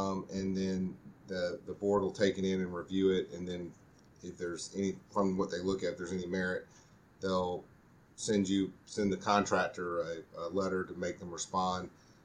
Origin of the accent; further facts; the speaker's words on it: Mississippi, United States; Well, I wasn't born there, but here my whole life other than birth. So, grew up in South Mississippi, went to Ole Miss Law School, and then, have been in the Jackson area for probably 20 years.